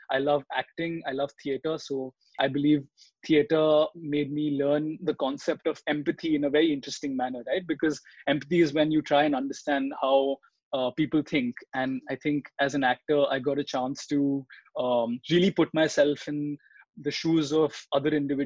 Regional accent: Delhi, India; I was born and brought up in Delhi. I come from a family of educationists.

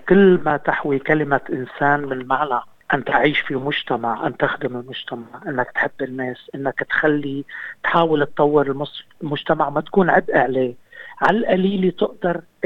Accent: Beirut, Beirut Governorate, Lebanon; born or raised there; now in Australia

